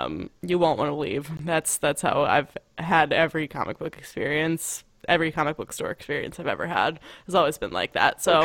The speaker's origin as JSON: {"language": "English", "town": "Portland", "region": "Oregon", "country": "United States", "said": "I'm from Portland. I have to plug freaking local comic book shops."}